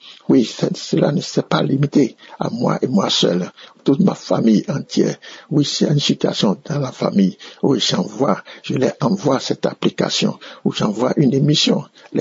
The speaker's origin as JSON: {"language": "French", "country": "Benin", "said": "Je suis un Béninois vivant à Cotonou."}